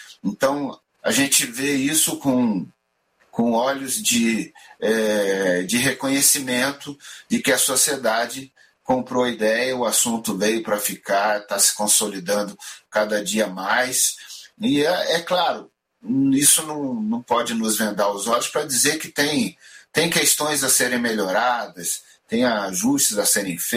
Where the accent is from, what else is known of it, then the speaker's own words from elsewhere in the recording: Brasília, Federal District, Brazil; also born or lived in Rio de Janeiro; a minha base é Brasília. Sou carioca de de nascimento, mas vim para Brasília quando ainda era menino, né? Meu pai veio ser juiz em Brasília e eu acabei vindo com ele, era criança ainda. E aí nunca mais deixamos Brasília